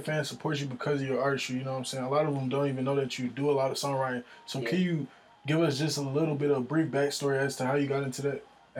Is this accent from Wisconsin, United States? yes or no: no; Baltimore, Maryland, United States; I'm from Baltimore.